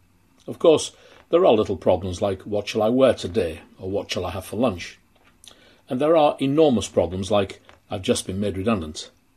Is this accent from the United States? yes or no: no; Kingston upon Hull, Yorkshire and the Humber, United Kingdom; born there; I was born in Kingston-upon-Hull, the birthplace of William Wilberforce.